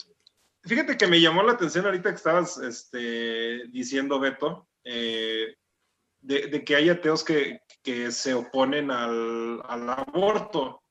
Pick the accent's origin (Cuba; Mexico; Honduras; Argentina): Mexico; Guanajuato; No, yo soy de acá de Guanajuato, imagínate.